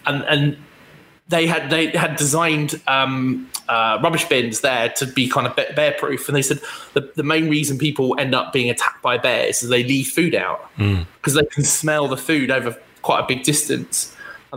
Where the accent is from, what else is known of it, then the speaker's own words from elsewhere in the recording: South East England, United Kingdom; So I'm from the New Forest, as Alan is. So we've grown up with animals roaming around.